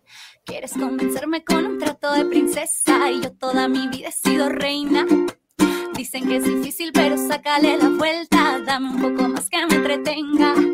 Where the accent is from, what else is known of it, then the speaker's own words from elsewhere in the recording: Tampico, Tamaulipas, Mexico; Yo soy puro jaibo, señores. Soy de Tampico.